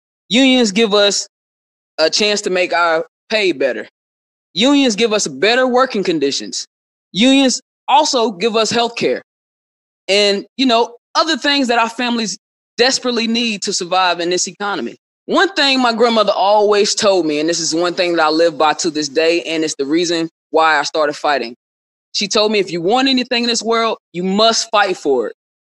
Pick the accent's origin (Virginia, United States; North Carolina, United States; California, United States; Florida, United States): Florida, United States; Tampa; I'm from Tampa, Florida.